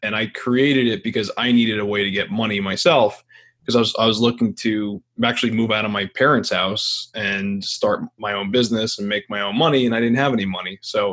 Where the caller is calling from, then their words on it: New Jersey, United States; Well, calling in from New Jersey